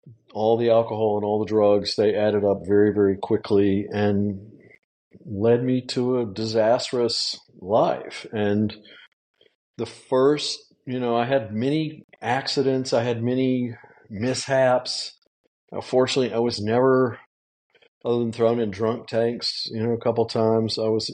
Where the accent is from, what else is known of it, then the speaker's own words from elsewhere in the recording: Amarillo, Texas, United States; moved away as an adult; also born or lived in Holland / South America / Austin, United States; but I grew up in Amarillo, Texas, which is the panhandle of Texas. I managed to get out of Amarillo when I was 18 and go to the bustling, wonderful metropolis of Austin